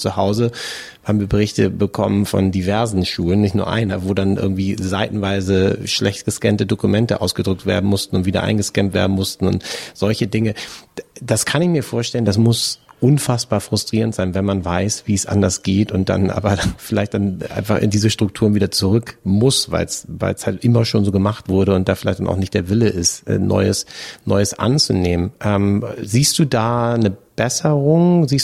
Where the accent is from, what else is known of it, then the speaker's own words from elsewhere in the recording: Hamburg, Germany; Max-Brauer-Schule in Hamburg, wo ich herkomme